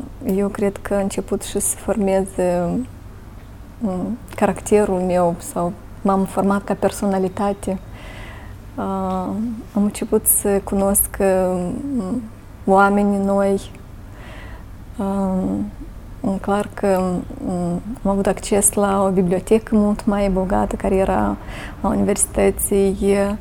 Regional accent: Cahul, Cahul District, Moldova; eu sunt de la Cahul, suntem mai aproape de părinții mei

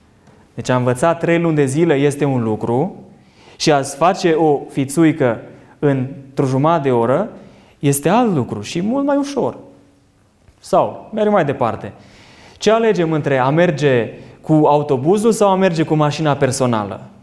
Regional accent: Biertan, Sibiu County, Romania; La mine în biserică, de unde sunt eu, de la Biertan

